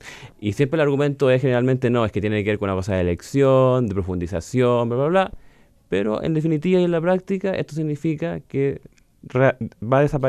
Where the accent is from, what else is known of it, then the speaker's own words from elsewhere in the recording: Chile; Y tenemos una serie de personajes, de procesos asociados a nuestro carácter desde chileno. Somos también latinoamericanos, sudamericanos, pertenecemos a una región, pertenecemos además a la región del Pacífico